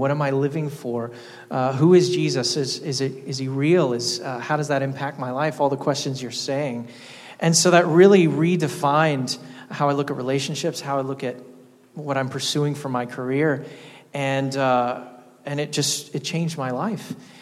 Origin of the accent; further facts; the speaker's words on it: Kentucky, United States; I'm from Kentucky originally. Grew up being very involved in church, being very involved in the arts, in music, acting, things like that.